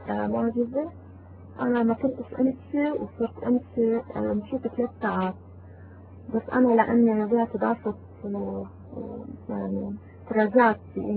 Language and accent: Arabic; Lebanon; أنا مش من سوريا، أنا من لبنان، أنا لبنانية.